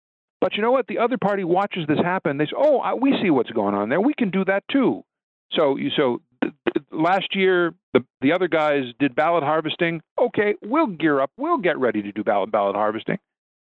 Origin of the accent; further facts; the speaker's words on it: Chicago, Illinois, United States; I sit here, I'm in Chicago at this moment. I'm a Chicagoan.